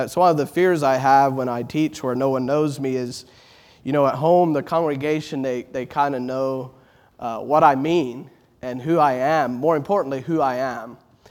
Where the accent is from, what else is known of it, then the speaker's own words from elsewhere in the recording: Richmond, Kentucky, United States; Yes, by way of introduction, I'm from Richmond, Kentucky, Richmond Christian Fellowship.